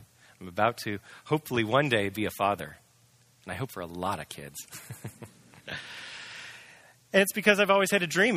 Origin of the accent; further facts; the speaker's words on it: Lake Oswego, Oregon, United States; I am a son from Lake Oswego. I graduated from Lake Ridge High School in 1990, 20 years ago.